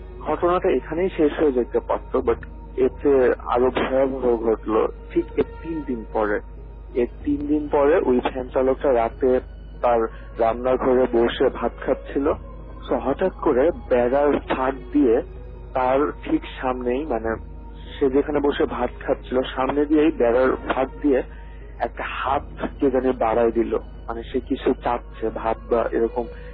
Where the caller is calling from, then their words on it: Jessore, Khulna Division, Bangladesh; আমাদের গ্রাম যশোরের ঝিনাইদহের বাবরা গ্রাম।